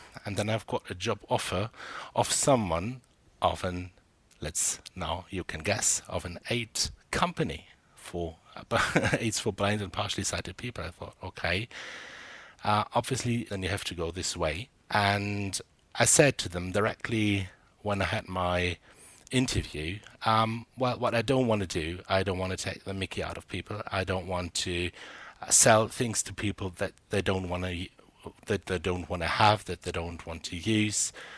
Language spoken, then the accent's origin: English; Germany; originally I come from Germany, so I started my whole journey there with a computer